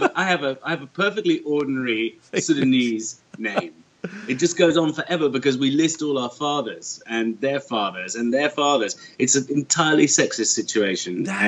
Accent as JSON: {"language": "English", "region": "London", "country": "United Kingdom", "accent": "London", "second_language": "English", "said": "And it was fantastic because that's how I learned English. I developed quite a thick London accent at that time, which is a sort of, it's not Cockney, but it's bordering on that area. We dropped our T's and stuff."}